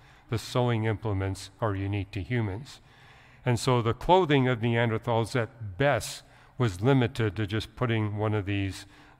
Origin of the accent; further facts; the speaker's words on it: Canada; moved away; So, I grew up in Canada